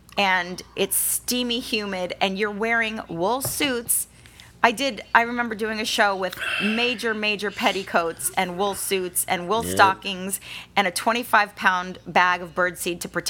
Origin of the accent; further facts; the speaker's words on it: Malibu, California, United States; I mean, I grew up in Malibu, like in Topanga Canyon, and everybody had horses.